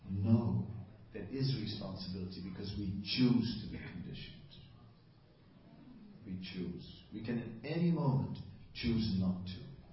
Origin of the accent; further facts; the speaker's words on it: Netherlands; Whereas, I'm from Holland, it's cheese, you know.